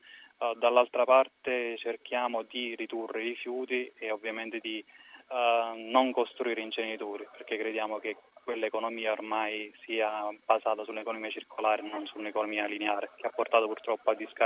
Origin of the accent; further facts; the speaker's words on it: Campania, Italy; nella mia terra, che è terra di ecomafia, io vengo dal famoso triangolo della morte, o più comunemente chiamato terra di fuochi